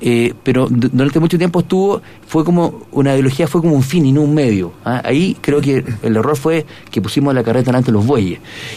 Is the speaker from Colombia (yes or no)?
no; Valdivia, Los Ríos, Chile; yo soy de Valdivia